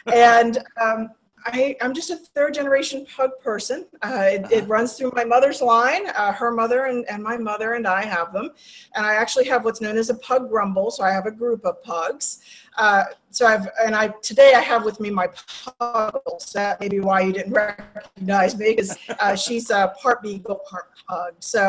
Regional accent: Florida, United States; also born or lived in St. Louis, Missouri; But I was born in St. Louis, Missouri, but moved over here when I was, I think I was 4 at the time. So I consider myself Floridian, pretty much.

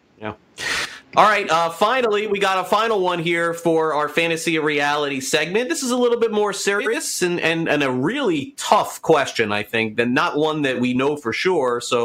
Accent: Florida, United States; places that don't have the issues that places like my home state of Florida has

